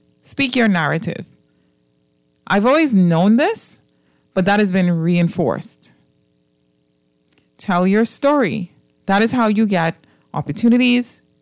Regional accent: Bahamas; whenever you travel as a Bahamian and somebody asks you, "Where are you from?"

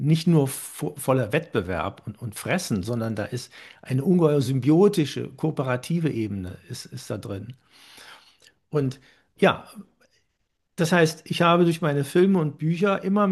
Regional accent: Cologne, North Rhine-Westphalia, Germany; Ich komme aus Köln.

